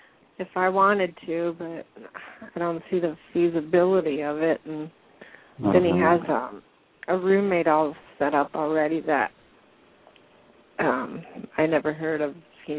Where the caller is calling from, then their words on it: Washington, United States; I'm calling from Washington State.